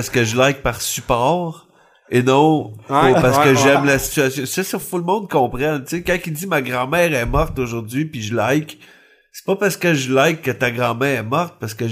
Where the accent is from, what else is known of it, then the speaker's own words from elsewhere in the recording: Quebec, Canada; trop aller vu qu'on est québécois, là.